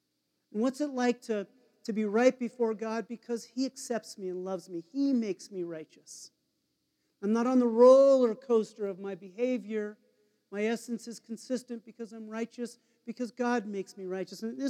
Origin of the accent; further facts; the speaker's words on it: Nevada, United States; And we grew up in Nevada, and his parents owned one of the largest casinos in the entire state.